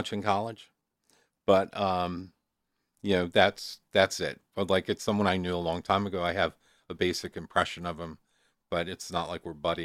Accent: Chicago, Illinois, United States; I grew up in Chicago in a community called East Rogers Park. We were poor when I was growing up, but I don't think I was aware we were poor.

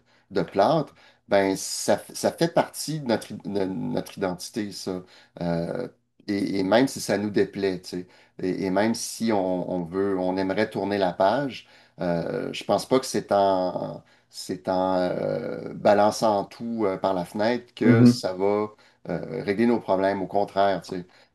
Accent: Quebec, Canada; faut prendre soin de notre monde, faut, bon, on est des Québécois, blablabla.

